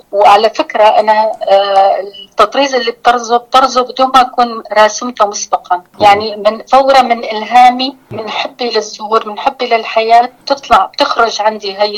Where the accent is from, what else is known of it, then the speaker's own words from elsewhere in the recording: Damascus, Damascus Governorate, Syria; من مواليد 1952 دمشق الشام، ولدت وترعرعت بأحيائها القديمة التي تملأها المحبة والتآلف ممزوجة بعبق الياسمين والفل.